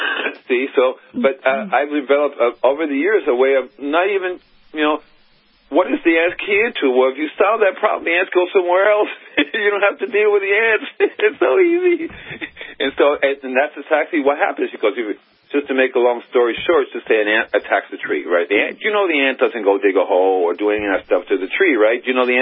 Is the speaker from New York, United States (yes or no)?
no; Miami, Florida, United States; also born or lived in Gainesville; I mean, I'm originally from Miami, Florida, right?